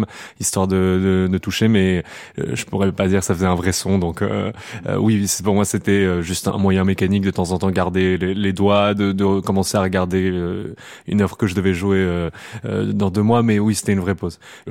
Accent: Clermont-Ferrand, Auvergne-Rhône-Alpes, France; born there; Je suis né à Clermont-Ferrand en 1997 et je suis musicien.

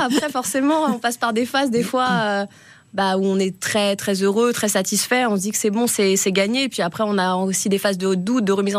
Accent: Le Moncel, Auvergne-Rhône-Alpes, France; now in Les Marches, France; Moi, j'ai grandi au Moncel, donc en Savoie.

